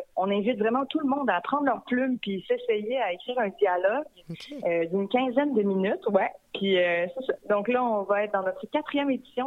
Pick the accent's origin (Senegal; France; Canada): Canada; Quebec; les deux, on vient du Bas-Saint-Laurent.